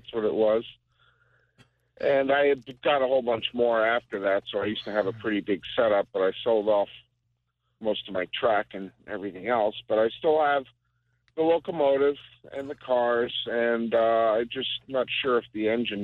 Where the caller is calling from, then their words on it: North Bennington, Vermont, United States; I'm actually in North Bennington right now looking for a VRS detour train because of that Hoosack Tunnel.